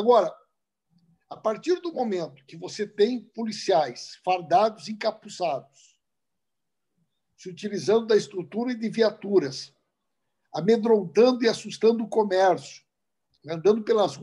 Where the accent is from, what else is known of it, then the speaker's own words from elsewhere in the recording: Santa Maria, Rio Grande do Sul, Brazil; born there; Santa Maria.